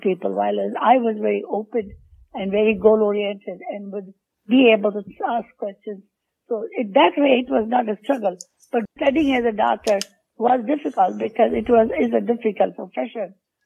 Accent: India; English is a second language; I came from India, so it's a struggle.

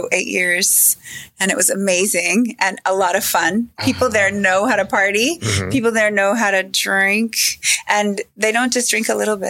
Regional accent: Montebello, California, United States; Well, I'm from California. I grew up in Montebello.

